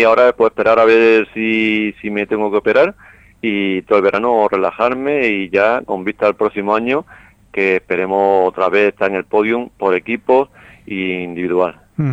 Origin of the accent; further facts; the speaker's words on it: Almería, Andalusia, Spain; todos somos almerienses menú un granaino, y vamos a conseguir muchos éxitos y llevar el nombre de Almería para adelante.